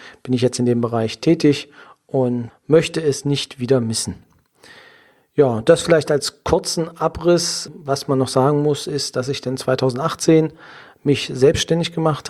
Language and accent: German; Saxony-Anhalt, Germany; Ich komme aus der Nähe von Magdeburg, im schönen Sachsen-Anhalt bin ich geboren, dort auch zur Schule gegangen, habe mein Abitur dort absolviert